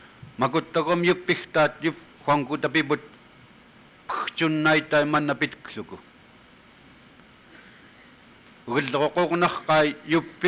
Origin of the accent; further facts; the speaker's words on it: Hooper Bay, Alaska, United States; When I was a young lady, I grew up in Hooper Bay.